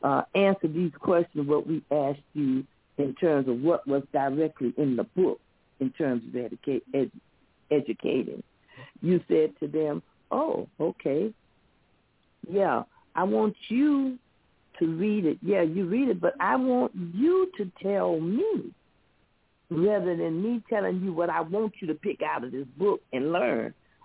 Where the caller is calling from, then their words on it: Flint, Michigan, United States; I am calling from Flint, Michigan.